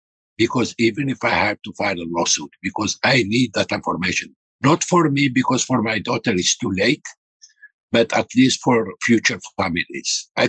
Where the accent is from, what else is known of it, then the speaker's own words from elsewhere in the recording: Algeria; now in United States; I am from Algeria. I am an immigrant.